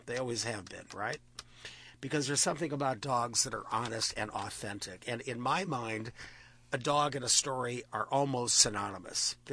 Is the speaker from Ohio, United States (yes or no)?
yes; Cleveland, Ohio, United States; You know, I'm from Cleveland, Ohio.